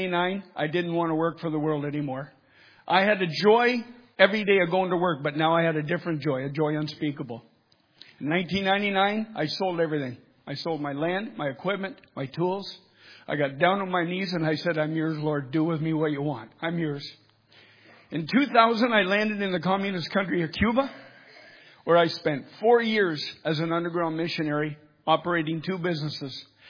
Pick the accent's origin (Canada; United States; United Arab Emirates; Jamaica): Canada; Toronto, Ontario; I'm a Canadian, from Toronto.